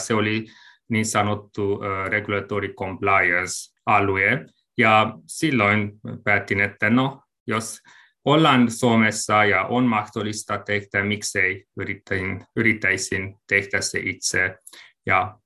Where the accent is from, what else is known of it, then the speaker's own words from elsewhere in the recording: Cluj-Napoca, Cluj County, Romania; Finnish is a second language; moved away as an adult; now in Finland; Siis mä olin kotoisin Kolozsvárista. Se on yksi Romanian suurimmasta kaupungista. On myös yksi suurimmasta yliopistokaupungista Romaniassa.